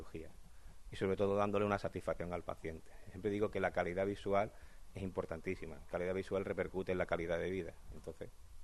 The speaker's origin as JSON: {"language": "Spanish", "town": "Málaga", "region": "Andalusia", "country": "Spain", "said": "agradecemos como malagueño que soy yo"}